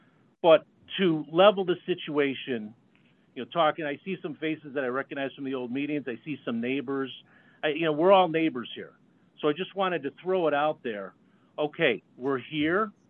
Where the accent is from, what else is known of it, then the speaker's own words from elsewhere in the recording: Oak Park, United States; I grew up in Oak Park, so I'm very familiar with the area.